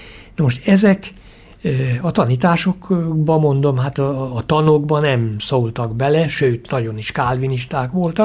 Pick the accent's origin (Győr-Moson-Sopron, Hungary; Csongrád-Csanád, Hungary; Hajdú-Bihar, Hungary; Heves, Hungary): Hajdú-Bihar, Hungary; Hajdúnánás; Gyerekkoromban, Hajdunálnáson így történt az úrvacsorázás.